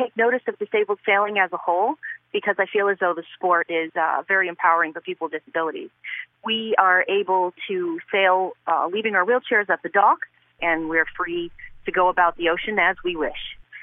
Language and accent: English; Marblehead, Massachusetts, United States; I'm from Marblehead, Mass.